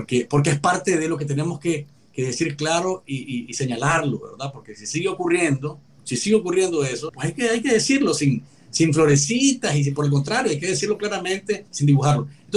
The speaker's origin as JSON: {"language": "Spanish", "country": "Nicaragua", "said": "presentarnos como nicaragüenses en el exilio"}